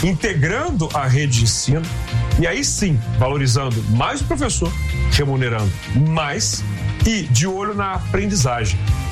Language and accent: Portuguese; Belo Horizonte, Minas Gerais, Brazil; Eu sou belo-horizontino.